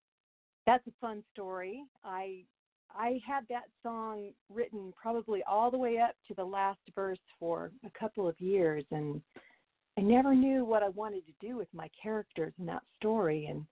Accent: Clinton, Mississippi, United States; also born or lived in Texas; And I grew up in Texas. I was born in Texas and raised in Mississippi.

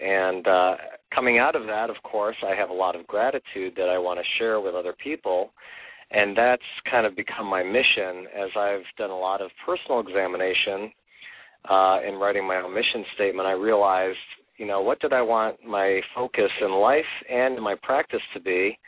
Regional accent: Brazil; I grew up in Brazil, South America. My parents were missionaries, and I went to boarding school at the age of 8 years old

